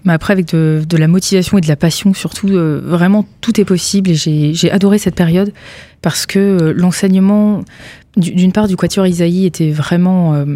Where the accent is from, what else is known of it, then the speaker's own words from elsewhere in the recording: Metz, Grand Est, France; effectivement, je viens de Metz, je passe dans une radio nancéenne